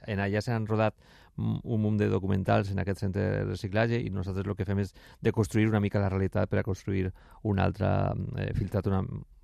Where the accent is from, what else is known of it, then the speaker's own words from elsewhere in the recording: Alicante, Valencian Community, Spain; Que és d'aquí de Barcelona, jo sóc d'Alacant.